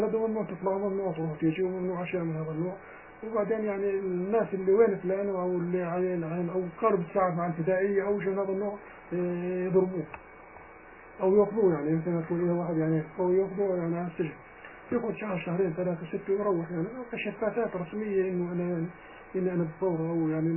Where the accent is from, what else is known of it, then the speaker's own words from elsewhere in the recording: Palestine; أنا فلسطيني